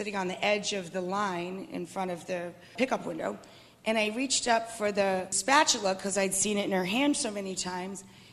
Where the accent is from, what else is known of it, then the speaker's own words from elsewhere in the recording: New York, United States; also born or lived in Massachusetts; Actually, I was born in Glens Falls, but I went to school in Cape Cod. I went to Mashpee Central School when I was very little. We moved to Massachusetts after my birth. And from, I don't know, about second grade on, I lived in upstate New York.